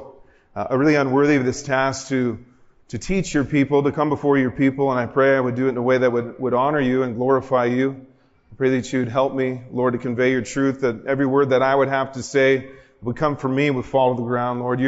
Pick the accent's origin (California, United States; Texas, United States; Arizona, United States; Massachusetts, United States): California, United States; San Diego; I'm from San Diego, so I wish he would come and eat real Mexican food.